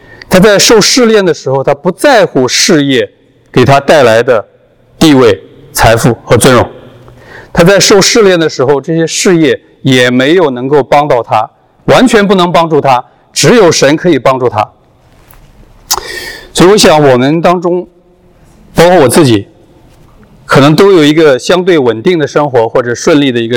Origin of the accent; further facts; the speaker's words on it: Anhui, China; now in United States; 因为我是长江支流青弋江边长大的。